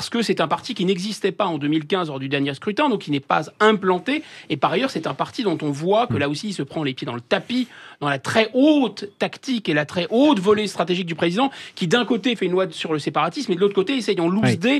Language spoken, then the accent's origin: French; France; Moi, je suis français.